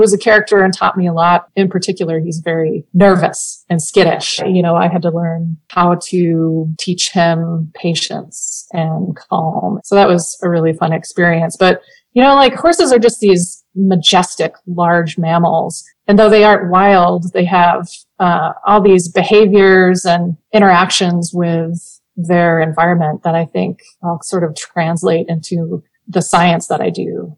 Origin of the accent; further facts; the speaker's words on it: Minnesota, United States; riding that horse in the state parks around my hometown in Minnesota.